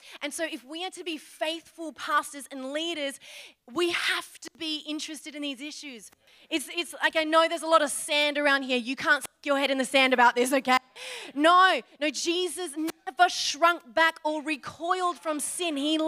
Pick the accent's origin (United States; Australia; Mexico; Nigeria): Australia; Perth, Western Australia; moved away as an adult; also born or lived in Byron Bay; I actually grew up right here in Perth. So, yes, I've been in, I know, this is the homeland. I grew up on Scarborough Beach, my friends, and then I left for that terrible place called Byron Bay when I was 18 years old.